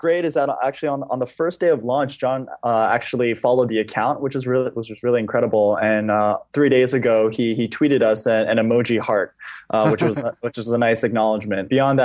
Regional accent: United States; You know, I'm Korean American, so I've grown up in the States.

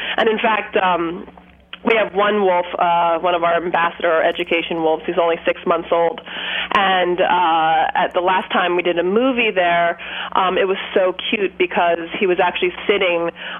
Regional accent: New York City, New York, United States; So we really kind of want to introduce the Northeast to New Yorkers, and I'm a New Yorker

